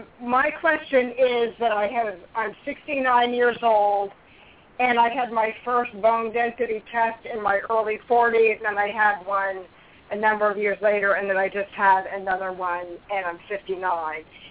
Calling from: Vermont, United States; I'm calling from Vermont, and good evening, everybody

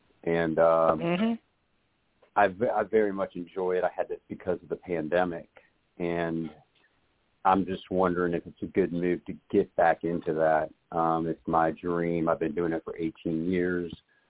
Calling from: Brookhaven, Georgia, United States; Atlanta, Georgia. Brookhaven, Georgia.

